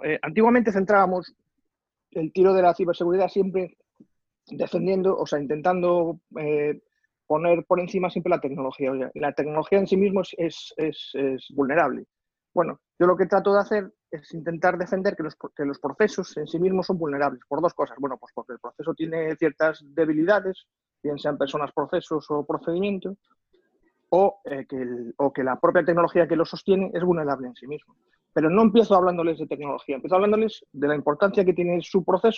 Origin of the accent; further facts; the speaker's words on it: Galicia, Spain; La pregunta te la devuelvo como buen gallego.